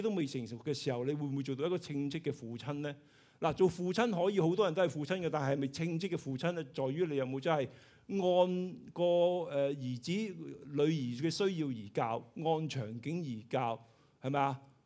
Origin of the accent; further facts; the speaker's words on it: China; 其实我哋中国人都成日讲噶啦啊！